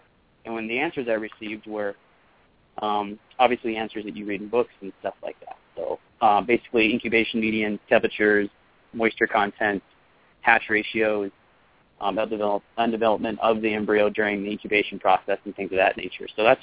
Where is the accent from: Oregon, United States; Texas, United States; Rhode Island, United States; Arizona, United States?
Arizona, United States; Well, I was actually born and raised in Arizona, and anybody who's been to Arizona knows that there's a wide variety of reptile species that's here.